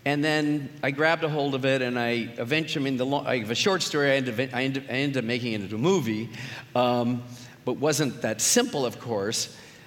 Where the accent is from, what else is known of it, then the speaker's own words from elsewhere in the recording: Los Angeles, California, United States; So, first of all, I'm from Los Angeles. I'm from the San Fernando Valley, the flat part.